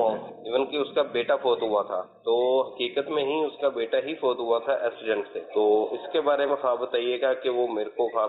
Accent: Lahore, Punjab, Pakistan; now in Muscat, Oman; جی، میں Muscat Oman سے بات کر رہا ہوں، باہر کی کنٹری سے، میں بیسکلی لاہور کا ہوں۔

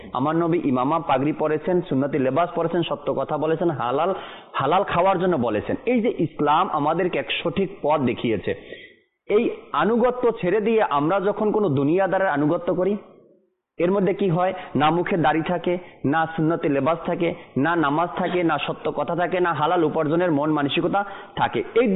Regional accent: Narayanganj, Dhaka Division, Bangladesh; আমি যেখানে বড় হয়েছি যে শহরে নারায়ণগঞ্জ

